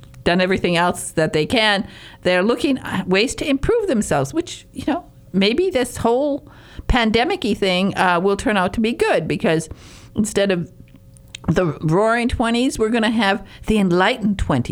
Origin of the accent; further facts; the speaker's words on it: United States; also born or lived in England; I'm American. Get over it.